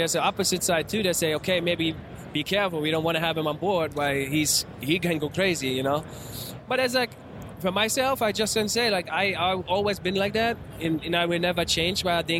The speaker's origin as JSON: {"language": "English", "town": "Frankfurt", "region": "Hesse", "country": "Germany", "tie": "born or raised there", "said": "Yeah, I grew up in Frankfurt. And I grew up kind of, you can say, the ghetto in Germany."}